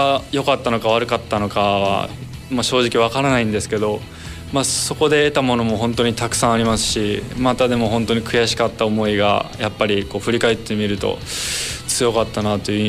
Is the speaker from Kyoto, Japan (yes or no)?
no; Fukuoka, Japan; 福岡出身です、ね、もうずっと、はい、ちっちゃい頃からずっと福岡で育ってきました。